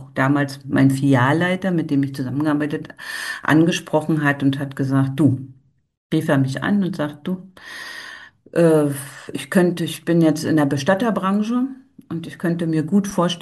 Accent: East Germany, Germany; Ich bin halt in meinem christlichen Haushalt groß geworden und im Arbeiter- und Bauernstaat war es auch nicht jedem so zugetan, auch das Abitur zu machen.

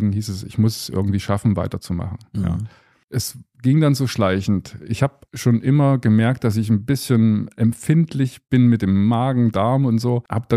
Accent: Gera, Thuringia, Germany; also born or lived in Schmölln / Munich; Ich bin dann ein bisschen weggekommen von Gera, bin umgezogen in Richtung Schmölln, Altenburger Land. Letztendlich hat es mich dann wieder zurück nach Gera versetzt, bin jetzt wieder in Gera ansässig sozusagen. War zwischendurch auch mal in München.

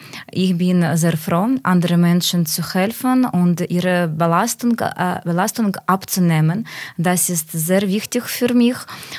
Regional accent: Ukraine; German is a second language; moved away as an adult; now in Germany; Hallo, ich komme auch als … aus der Ukraine und seit einem Jahr lebe ich in Deutschland

